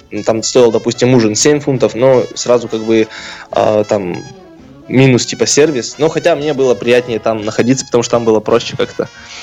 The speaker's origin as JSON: {"language": "Russian", "country": "Russia", "said": "Я говорю, я из России."}